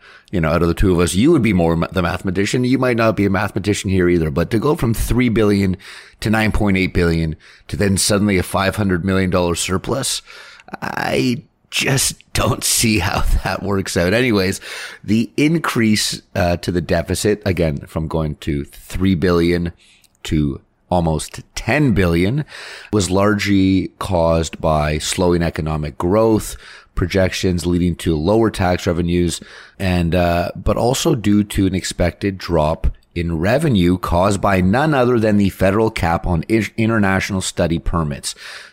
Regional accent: Canada; We're Canadian at this point.

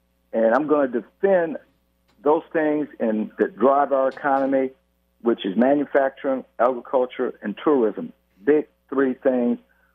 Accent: Detroit, Michigan, United States; As I like to tell people, you know, growing up in Detroit, parents were lifelong Democrats.

